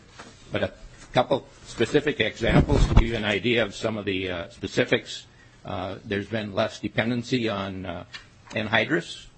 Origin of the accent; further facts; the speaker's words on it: Minnesota, United States; for the record … from Grant County